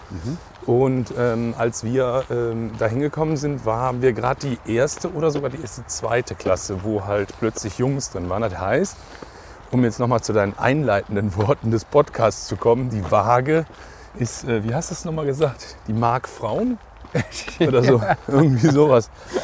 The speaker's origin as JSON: {"language": "German", "town": "Hürth", "region": "North Rhine-Westphalia", "country": "Germany", "tie": "born or raised there", "also_born_or_lived": "Cologne", "said": "Also ich bin ja in Hürth, also ich bin zwar in Köln geboren, aber bin dann in Hürth groß geworden, in Gleuel."}